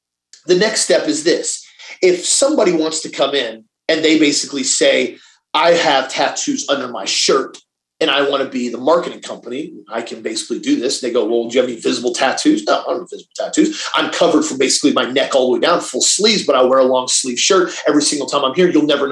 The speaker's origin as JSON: {"language": "English", "region": "the South", "country": "United States", "tie": "born or raised there", "said": "And I had to learn that, because in the younger I grew up in the South"}